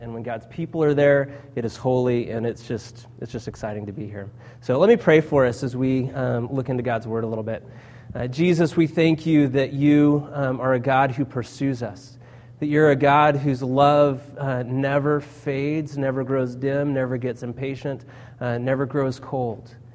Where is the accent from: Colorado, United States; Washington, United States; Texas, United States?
Colorado, United States; born there; partly because I was born in Colorado, and so I grew up with that.